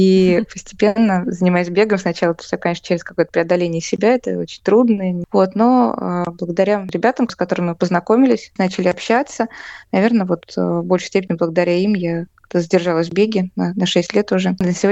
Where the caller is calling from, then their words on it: Saint Petersburg, Russia; Сегодня я говорю из Санкт-Петербурга. Здесь нахожусь в командировке от дома слепоглухих.